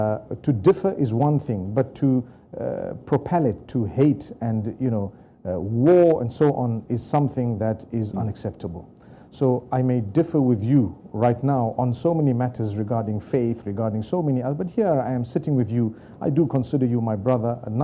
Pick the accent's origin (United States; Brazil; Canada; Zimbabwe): Zimbabwe; I was born in Zimbabwe, raised in Zimbabwe. We schooled in the British schools or local schools which had the British flavor because